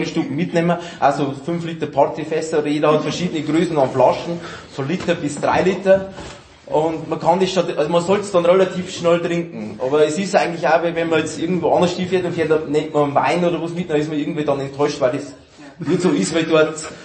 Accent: Bavaria, Germany; Und es ist halt bei uns in der Oberpfalz, es sind halt andere Orte nur

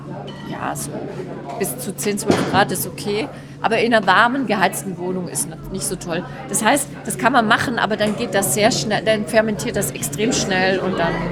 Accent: Baden-Württemberg, Germany; weil ich, wie gesagt, als Kind im Schwarzwald damit groß geworden bin und meine Familie das immer schon gemacht hat.

